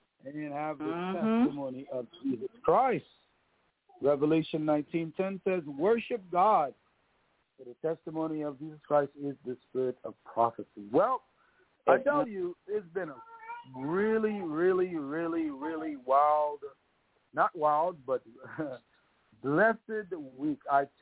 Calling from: Mountain Home, Arkansas, United States; I'm calling from Mountain Home, Arkansas.

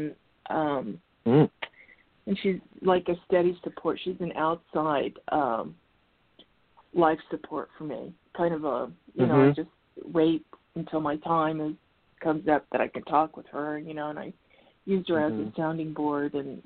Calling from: Arizona, United States

